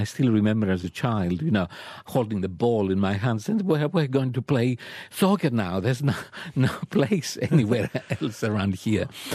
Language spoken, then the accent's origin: English; Olympia, Western Greece, Greece; Well, I was born in Olympia, where the Olympic Games began